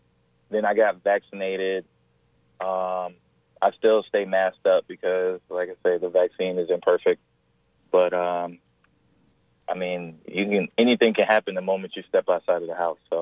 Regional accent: Jacksonville, Florida, United States; I grew up in Jacksonville. I've been raised here my whole life.

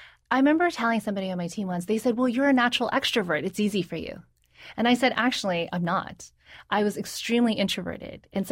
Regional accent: South Carolina, United States; You know, I grew up in the Deep South in South Carolina. There were not a lot of Asian people at the time there, and I was really, really bullied relentlessly when I was growing up.

